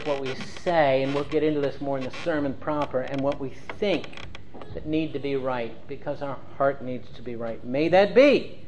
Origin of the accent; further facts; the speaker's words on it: Cincinnati, Ohio, United States; pastor of the church I grew up in down in Cincinnati had him from when I was in junior high all the way through high school.